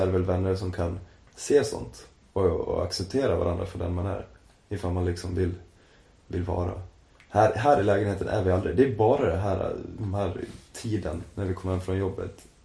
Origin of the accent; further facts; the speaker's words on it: Dalarna County, Sweden; accent: Dalarna dialect; Har du påpekat mitt dalmål då sen jag, när jag var hemma?